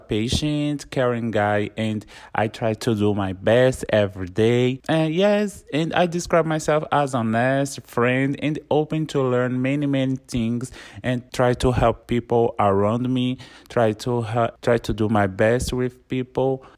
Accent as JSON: {"language": "English", "town": "Irecê", "region": "Bahia", "country": "Brazil", "second_language": "English", "lives_now": "United States", "said": "I'm from Brazil. I'm from a little north town from Brazil. The call name is Irecê. It's the very, very little town in the north of Brazil."}